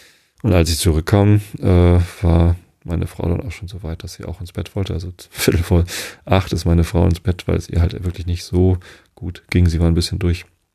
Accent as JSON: {"language": "German", "town": "Wistedt", "region": "Lower Saxony", "country": "Germany", "said": "ich komme ja aber aus Wisted und ich bin und Wisted hat keine eigene Kirche und Wisted gehört halt zur Tosteder Kirche. Ich bin in Tosted konfirmiert."}